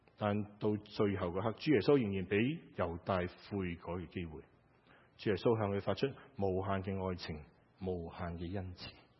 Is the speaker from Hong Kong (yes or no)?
yes; Hong Kong; now in Canada; 我们在加拿大都是一个公民，虽然我们是香港的公民，但是我们来到北美的时候